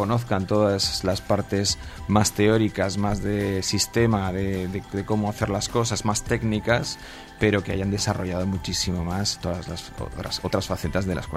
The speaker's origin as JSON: {"language": "Spanish", "country": "Spain", "said": "en España somos latinos, tenemos el hemisferio derecho muy, muy activo"}